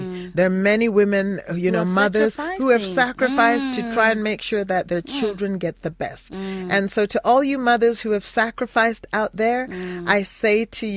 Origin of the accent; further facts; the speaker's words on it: Canada; also born or lived in United States; I grew up in Canada and I grew up in the United States and I went to high school in the U.S.